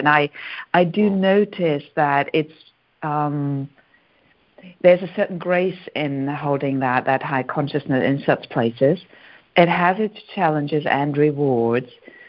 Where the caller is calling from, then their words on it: Germany; I'm calling in from Germany